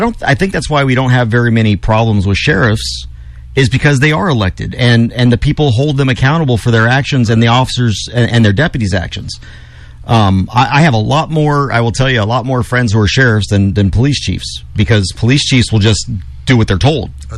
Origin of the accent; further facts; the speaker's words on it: Texas, United States; No, I'm Texan.